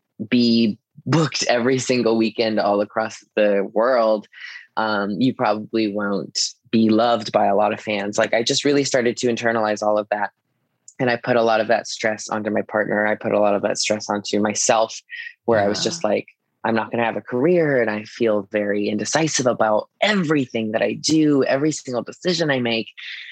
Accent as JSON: {"language": "English", "town": "Fairbanks", "region": "Alaska", "country": "United States", "tie": "born or raised there", "said": "I grew up in Alaska, grew up in Fairbanks, where if you weren't figure skating, doing hockey or skiing, you were doing drugs and getting pregnant."}